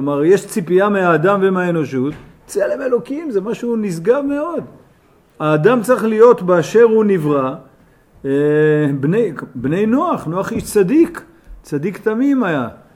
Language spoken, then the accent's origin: Hebrew; Jerusalem, Jerusalem District, Israel; אני פה מירושלים וזוכה להיות פה איתכם